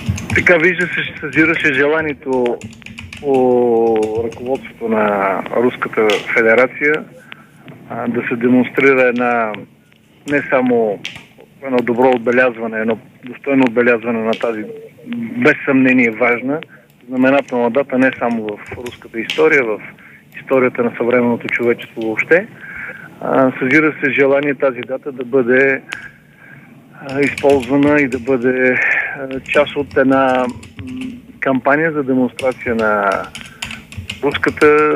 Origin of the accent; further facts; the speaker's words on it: Petrich, Blagoevgrad Province, Bulgaria; посещавах и моя роден град Петрич